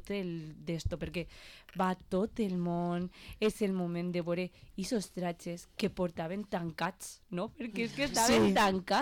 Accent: Les Alqueries, Valencian Community, Spain; jo soc de les Alqueries i clar, allí ens coneixem tots

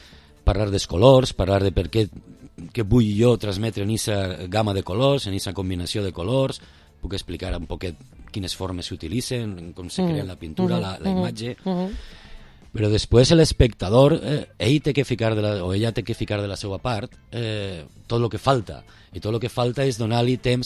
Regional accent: Vila-real, Valencian Community, Spain; mon pare és de Castelló, ma mare és de Vila-real, jo soc de Vila-real, jo nascut així.

